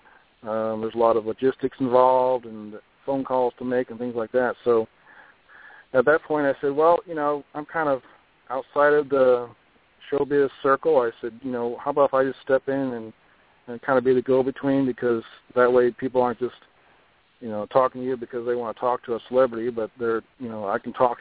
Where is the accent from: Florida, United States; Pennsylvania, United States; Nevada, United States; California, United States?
California, United States; But when I was a kid, I grew up in California and ended up going to summer camp.